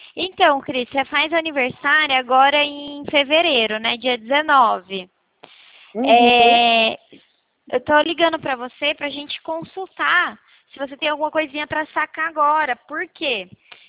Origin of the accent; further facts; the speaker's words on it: São Paulo, Brazil; Sou aqui de São Paulo